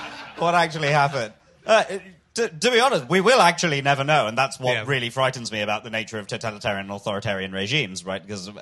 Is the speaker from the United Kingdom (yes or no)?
yes; London, United Kingdom; I'm a Londoner, Billingsgate, right?